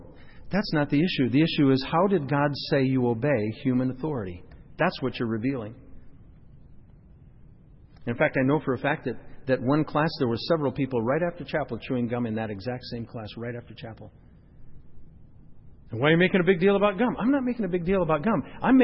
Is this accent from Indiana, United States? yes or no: no; South Dakota, United States; I grew up in South Dakota, and I took American history, U.S. history, in high school